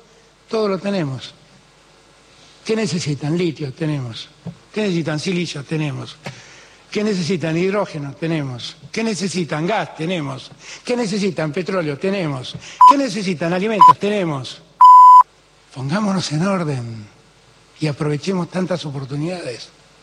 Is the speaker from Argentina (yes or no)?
yes; Argentina; Como ciudadanos argentinos que somos, no es ético.